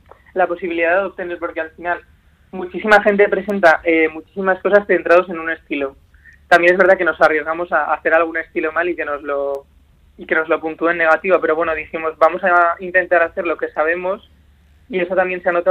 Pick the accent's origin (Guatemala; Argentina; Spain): Spain; si somos de España, pues esa esencia latina española que se note que somos de aquí